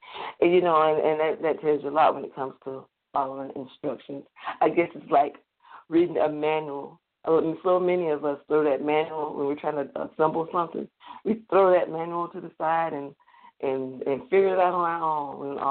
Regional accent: the South, United States; accent: Southern; And my southern accent is really coming out big time on.

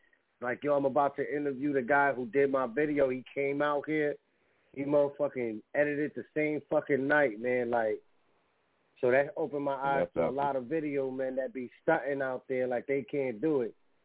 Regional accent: New York City, New York, United States; You know, I'm from New York City.

